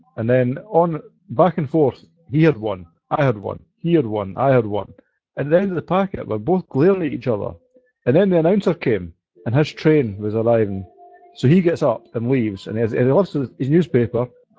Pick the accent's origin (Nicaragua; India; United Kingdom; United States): United Kingdom; England; Right, so being English, I'm not going to say anything.